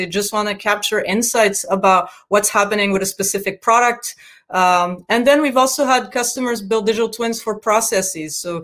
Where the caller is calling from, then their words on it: Redmond, Washington, United States; Yeah, I'm calling from my home office here in Redmond in Washington.